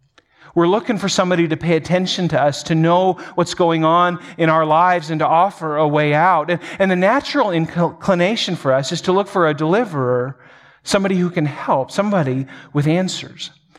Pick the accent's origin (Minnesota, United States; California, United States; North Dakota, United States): North Dakota, United States; Grand Forks; And soon enough, 90% of the homes in Grand Forks, my hometown, had water at least in their basement.